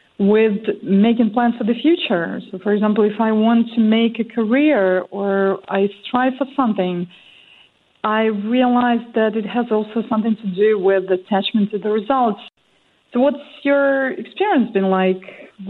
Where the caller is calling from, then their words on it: Switzerland; English is a second language; I'm a huge fan since a very long time. I'm calling from Switzerland.